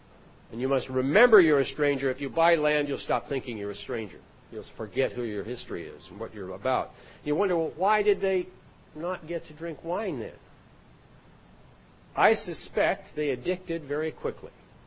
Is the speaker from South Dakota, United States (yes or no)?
yes; South Dakota, United States; I grew up near the Pine Ridge Reservation in South Dakota. My mother taught school there for 17 years.